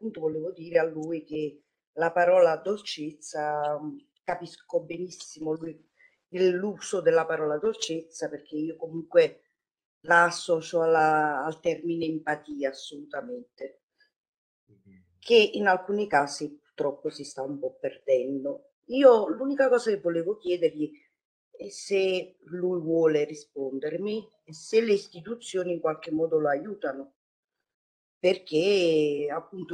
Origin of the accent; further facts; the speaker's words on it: Naples, Campania, Italy; Ho scritto che sono napoletano, ho lavorato per 17 anni da precaria in diverse periferie di Napoli.